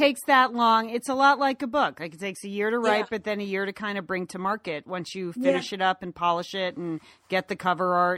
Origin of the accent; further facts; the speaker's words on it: Connecticut, United States; I'm from Connecticut.